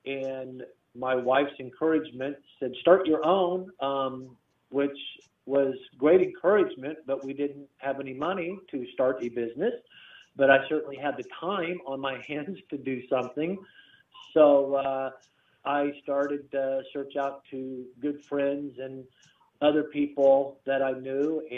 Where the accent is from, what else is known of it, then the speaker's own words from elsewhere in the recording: Greenwood, United States; Well, I grew up down here in the Greenwood area, so I'm a Southsider, so I've seen a lot of changes down here through the years